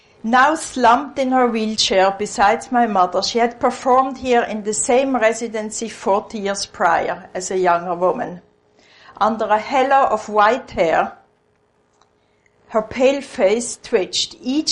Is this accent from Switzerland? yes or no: yes; Switzerland; accent: Freudian; English is a second language; also born or lived in Israel; Now, my funny accent, which my patients in A call a Freudian accent, comes from Switzerland, where I'm originally from, and I've lived several years in Israel, so it's a funny mixture